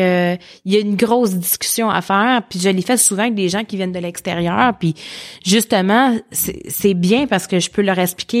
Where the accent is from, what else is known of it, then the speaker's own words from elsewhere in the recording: Mercier, Quebec, Canada; Ville-Mercier, ma ville natale.